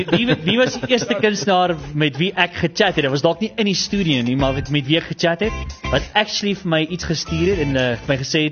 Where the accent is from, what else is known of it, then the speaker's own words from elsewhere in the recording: Klerksdorp, North West, South Africa; ek kom van van Klers op af van die ander kant van die treinspoort Deewald. Groot geword daar